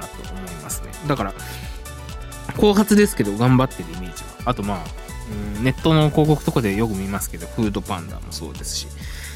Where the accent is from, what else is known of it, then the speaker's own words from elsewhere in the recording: Kyoto, Japan; 自分は京都出身なんですけど本当に存じ上げなくて